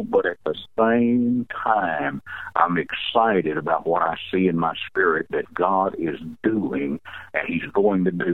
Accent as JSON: {"language": "English", "region": "the South", "country": "United States", "tie": "born or raised there", "said": "I realize that being a Caucasian, growing up in the South, that some automatically assume that I'm prejudiced against other races of people."}